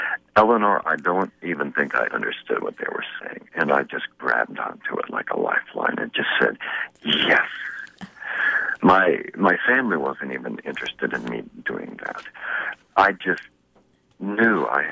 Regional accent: California, United States; born there; also born or lived in Hong Kong; I was born in California.

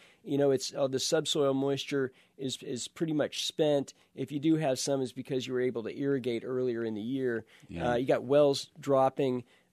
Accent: Nickerson, Kansas, United States; I'm from Nickerson, Kansas. That's right in sort of south central Kansas

